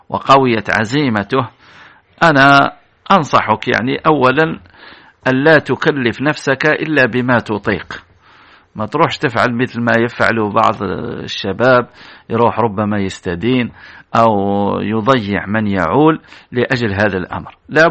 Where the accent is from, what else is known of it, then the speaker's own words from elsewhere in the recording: Algeria; ولماذا لا تكون عندنا في الجزائر معاهد كما هو الحال في بعض البلاد